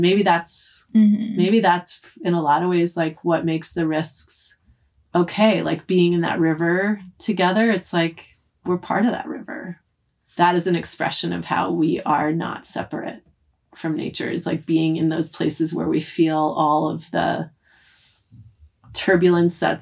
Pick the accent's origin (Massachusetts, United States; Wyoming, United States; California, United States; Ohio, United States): Massachusetts, United States; And like, you know, I grew up outside of Boston, you grew up in Vermont.